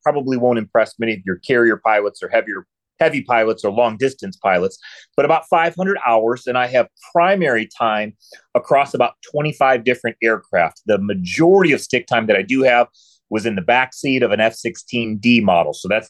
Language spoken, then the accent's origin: English; Michigan, United States; So I grew up in West Michigan. I've always considered myself a West Michigander.